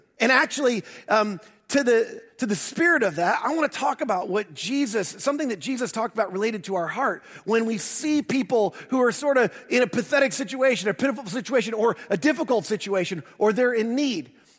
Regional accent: the North, United States; I mean, I'm a transplant to the South. I grew up in the North. I've lived here longer than I have anywhere else.

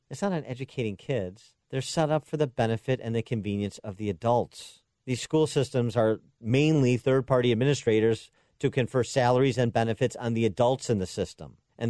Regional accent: Illinois, United States; I'll give you stats from Illinois, since I know it best, my home state.

